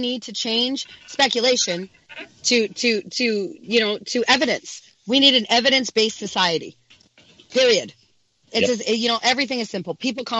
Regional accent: Canada; not because I'm a chick, but because I'm Canadian.

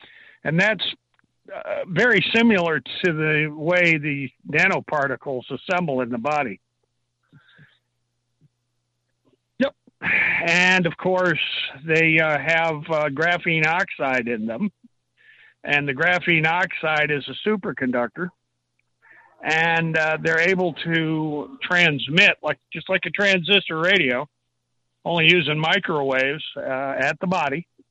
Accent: New York, United States; as a kid, I grew up in Northern New York

